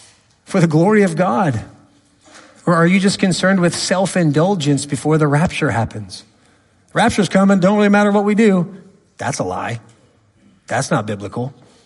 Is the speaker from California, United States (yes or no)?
yes; Los Angeles, California, United States; I'm from Los Angeles. I see it all the time. Where I was born, there's literally a church to all religions.